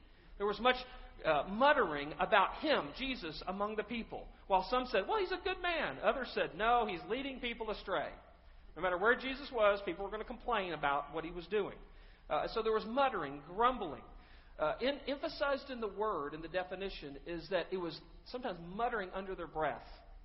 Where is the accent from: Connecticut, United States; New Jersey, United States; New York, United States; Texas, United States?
Texas, United States; When I grew up in Texas, it was people from Arkansas.